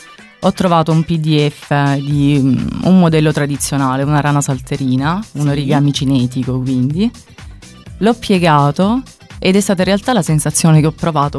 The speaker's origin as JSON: {"language": "Italian", "town": "Torre Santa Susanna", "region": "Apulia", "country": "Italy", "said": "ho 31 anni, sono di Torre Santa Susanna, della provincia di Brindisi."}